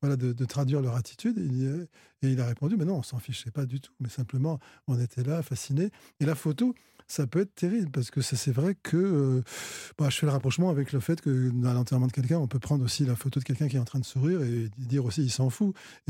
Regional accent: France

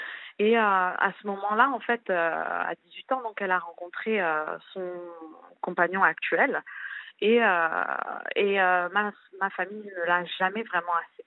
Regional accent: Gabon; born there; Nous sommes franco-gabonais. Et moi, j'ai 26 ans aujourd'hui, je suis née au Gabon.

